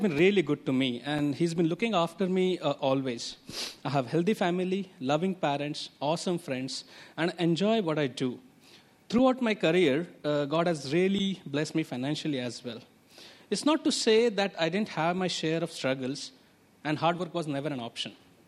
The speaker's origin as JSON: {"language": "English", "town": "Mumbai", "region": "Maharashtra", "country": "India", "moved": "yes", "lives_now": "Hong Kong", "said": "So I'm from Mumbai and been in Hong Kong for about 9 years."}